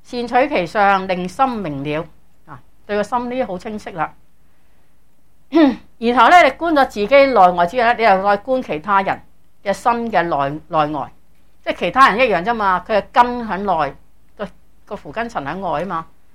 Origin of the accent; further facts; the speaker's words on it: China; 好似我哋中国人啦，我哋中国人咪中意将佢尸体放入个棺材嘅嘛